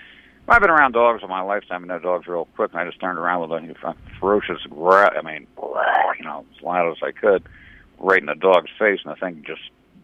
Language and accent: English; New Jersey, United States; now in San Diego, United States; And keep in mind, I grew up in New Jersey. I was kind of one of the Jersey boys and I have that sixth sense.